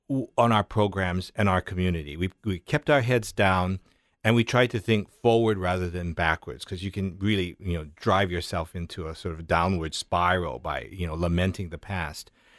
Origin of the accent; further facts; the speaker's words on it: Hawaii, United States; I grew up on Maui, which was a kind of a small island back then, quiet, very community-oriented, very homey.